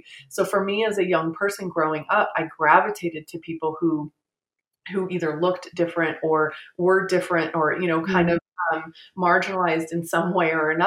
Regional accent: Hungary; first language Hungarian; English is a second language; to identify my roots, which was in Eastern Europe, you know, in Hungary. You know, I mean, it was my first language.

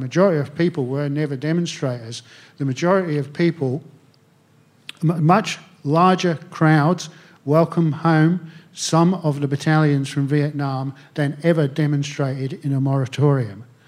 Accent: Aldershot, South East England, United Kingdom; I grew up in a garrison town. I grew up in Aldershot, the home of the British Army.

